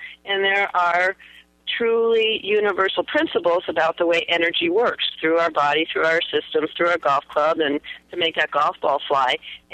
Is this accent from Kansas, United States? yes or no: no; California, United States; well, I can say this because I'm from California, but it works everywhere.